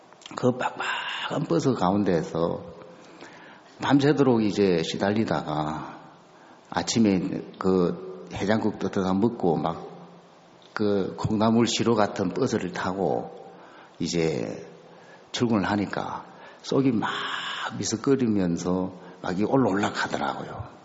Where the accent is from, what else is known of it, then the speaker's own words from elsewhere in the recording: Hapcheon, South Gyeongsang, South Korea; 제 고향은 이쪽에서 조금 가면 있는 합천이라는 골짜기인데